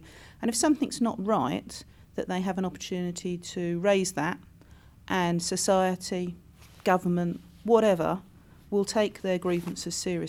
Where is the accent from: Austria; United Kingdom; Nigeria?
United Kingdom; Cleveland, North East England; And obviously I come from Cleveland, so I'm in the mix of that at the moment.